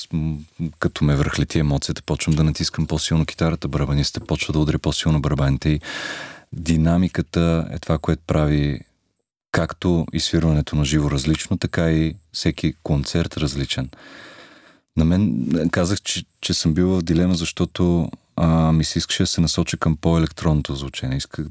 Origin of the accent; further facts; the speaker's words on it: Varna, Varna Province, Bulgaria; also born or lived in Sofia; Аз между другото съм роден в София, нещо, което пазя в тайна от варненци, но съм отраснал във Варна.